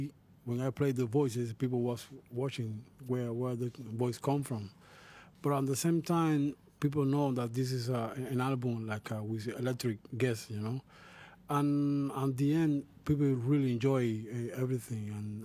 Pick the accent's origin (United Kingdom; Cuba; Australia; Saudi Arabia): Cuba; English is a second language; never forget where I come from. I come from Cuba, so all my music had to be a flavor of Cuba in any way.